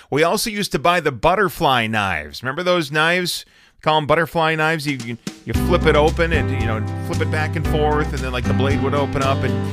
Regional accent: Cottage Grove, Minnesota, United States; I was thinking about years ago growing up in Cottage Grove, Minnesota, just across the border.

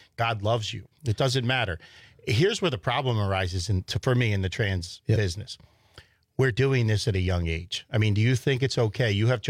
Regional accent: New Jersey, United States; So preface it by this. I grew up in Southern New Jersey.

